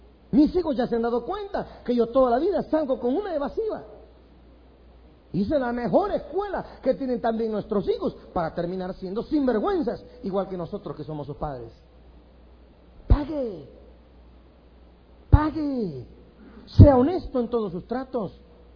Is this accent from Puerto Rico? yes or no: no; Guastatoya, El Progreso, Guatemala; la iglesia del Calvario allá en Guastatoya, mi pueblo